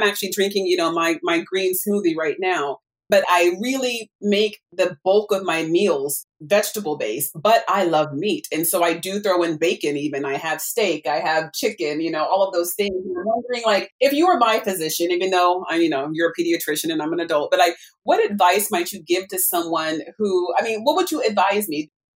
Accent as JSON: {"language": "English", "region": "California", "country": "United States", "tie": "born or raised there", "said": "I grew up near Loma Linda."}